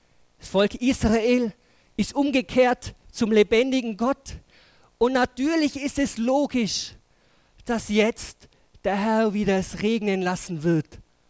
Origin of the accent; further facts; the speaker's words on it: Tyrol, Austria; Und ich bin im Außerfern aufgewachsen. Da regnet es viel.